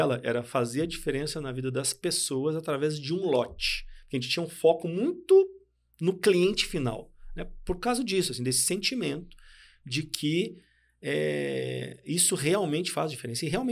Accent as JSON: {"language": "Portuguese", "region": "Rio Grande do Sul", "country": "Brazil", "moved": "yes", "lives_now": "Belo Horizonte, Brazil", "said": "Sou gaúcho, mas já moro em Belo Horizonte desde 97, então fazem muitos anos. Então acaba que eu sou meio mineiro, né? Meio gaúcho."}